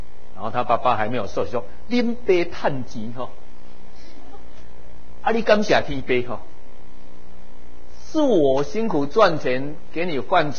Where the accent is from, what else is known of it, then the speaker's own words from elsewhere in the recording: Taiwan; 所以我觉得对我们台湾人来讲，那个是我们，那个我们是一个挑战